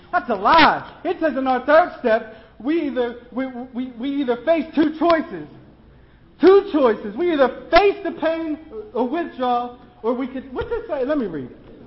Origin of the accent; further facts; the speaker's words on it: New Castle, Pennsylvania, United States; now in Philadelphia, United States; I'm from Newcastle, Pennsylvania. I got introduced there.